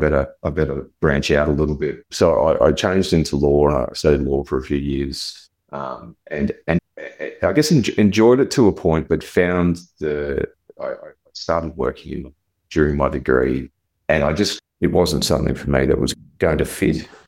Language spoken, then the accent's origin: English; Queensland, Australia; born there; But to me, I'm a Queenslander by birth